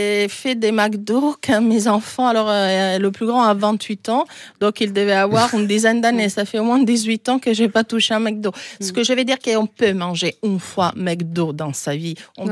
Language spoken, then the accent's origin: French; Rome, Lazio, Italy; born there; Et puis Rome, c'est ma ville, donc ma ville natale.